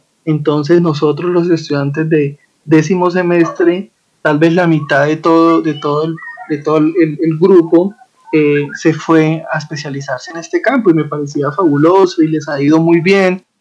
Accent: Colombia; pues como buenos colombianos, todo lo que nos apasiona entonces nos moviliza.

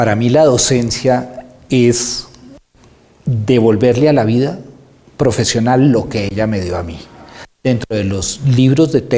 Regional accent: Colombia; Yo no soy escandinavo, soy chipchombiano, soy colombiano

